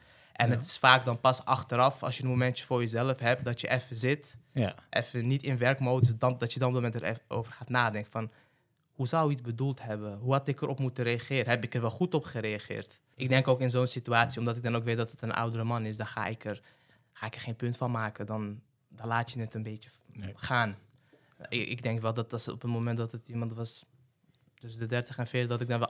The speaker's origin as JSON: {"language": "Dutch", "country": "Morocco", "said": "mijn ouders zijn van een Marokkaanse komaf. Ik ben zelf ook Marokkaans, ook heel erg trots op. En toen zei hij iets van, ja, want dat hoor ik aan je accent."}